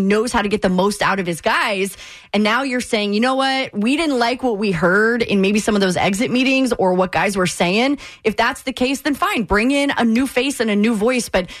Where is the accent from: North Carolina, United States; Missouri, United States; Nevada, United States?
Missouri, United States; St. Louis; Like, I grew up in St. Louis, so I can only understand to an extent. I didn't have an NBA team, right?